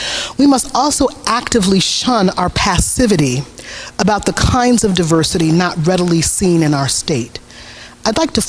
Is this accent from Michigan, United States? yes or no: yes; Detroit, Michigan, United States; This was one of the things about growing up in Detroit that I so appreciated.